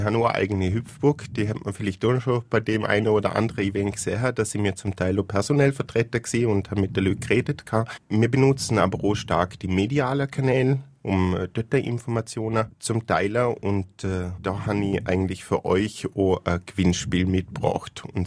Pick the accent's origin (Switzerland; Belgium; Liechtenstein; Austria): Liechtenstein; Eschen; ich komme aus Eschen.